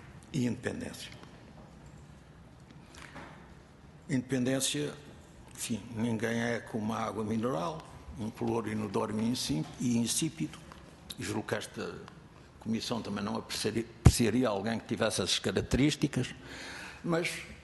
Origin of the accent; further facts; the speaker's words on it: Portugal; Quer dizer, somos portugueses, temos uma tradição, uma história, uma maneira de ser